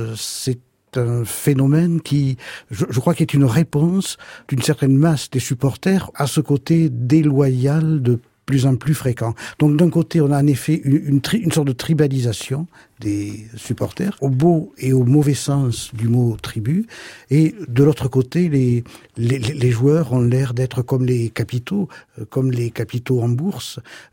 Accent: Toulouse, Occitanie, France; puisque je suis toulousain

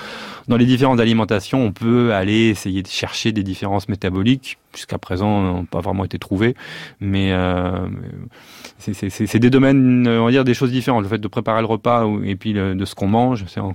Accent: Paris, Île-de-France, France; j'ai pas grandi au Vietnam, j'ai grandi à Paris

